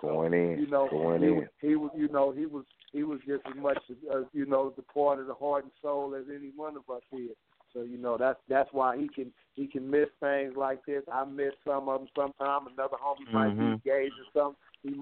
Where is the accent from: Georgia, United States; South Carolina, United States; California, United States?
California, United States; Long Beach; I'm from Long Beach, Chill from Compton, Weasel Low from Pomona, Corrupt from South Central.